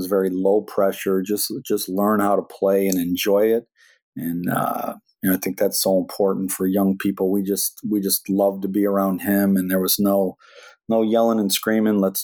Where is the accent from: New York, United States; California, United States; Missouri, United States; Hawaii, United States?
New York, United States; Fulton; Yeah, so I grew up in Fulton, New York, pretty close to Syracuse.